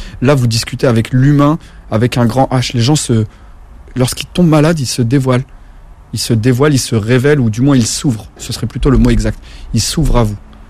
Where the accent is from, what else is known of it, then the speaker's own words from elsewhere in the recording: Paris, Île-de-France, France; je suis natif de Paris et j'ai passé ma vie entière à Paris